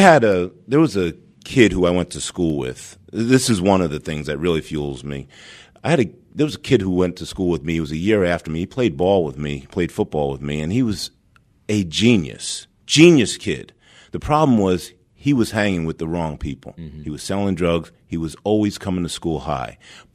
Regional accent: New York, United States; I'm a New Yorker, so I was in New York, and my neighborhood was plagued by the crack epidemic.

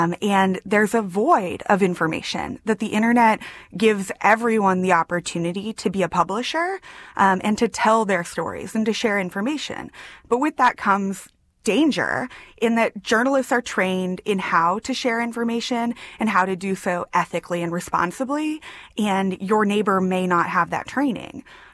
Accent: Wichita, Kansas, United States; now in Dallas, United States; I think it helps that I am a transplant here. I'm from Wichita originally, and I've lived in Dallas now about 5 years.

